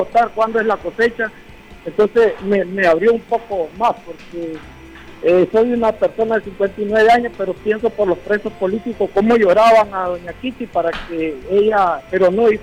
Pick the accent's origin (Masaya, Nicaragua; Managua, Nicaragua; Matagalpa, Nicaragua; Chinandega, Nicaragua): Matagalpa, Nicaragua; soy de Matagalpa